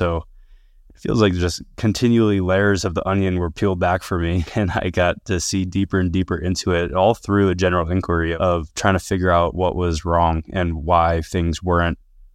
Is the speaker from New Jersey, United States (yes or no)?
yes; New Jersey, United States; So even though I grew up in New Jersey, very much had this love of nature and spent my summers in upstate New York at a summer camp